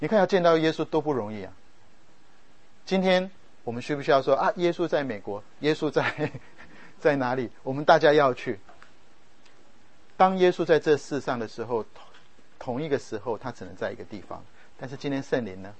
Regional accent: Taiwan; 我在台湾长大，我是用普通话，就我们在台湾叫做国语，我在家里都是讲国语，我不太会讲台语

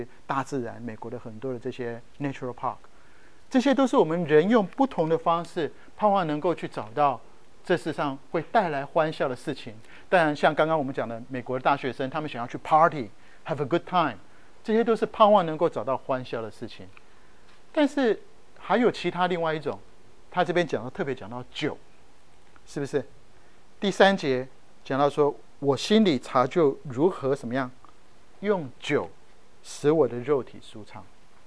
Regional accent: Taiwan; now in United States; 我们从小在台湾有玩什么大富翁，来到美国这个叫做什么 Monopoly

